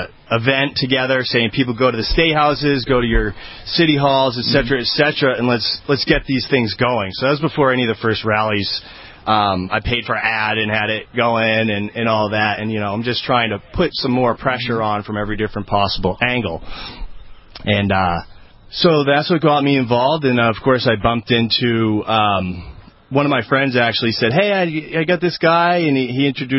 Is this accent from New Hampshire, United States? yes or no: yes; Nashua, New Hampshire, United States; now in Manchester, United States; I'm a New Hampshire native. I was born and raised in Nashua. I live in Manchester now.